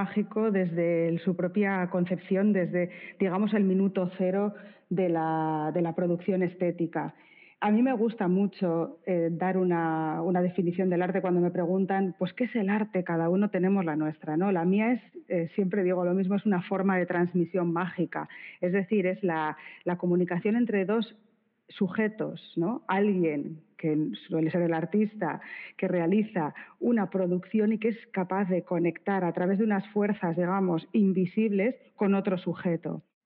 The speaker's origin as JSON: {"language": "Spanish", "town": "Bilbao", "region": "Basque Country", "country": "Spain", "said": "soy de Bilbao, ¿qué te voy a decir yo? No, soy una mujer de 44 años."}